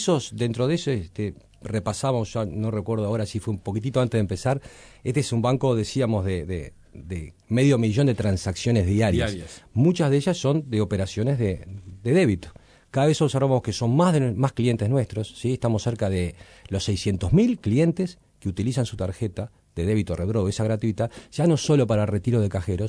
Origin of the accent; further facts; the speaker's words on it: Uruguay; Suena feo a veces la palabra, soy uruguayo, tengo un poco de rechazo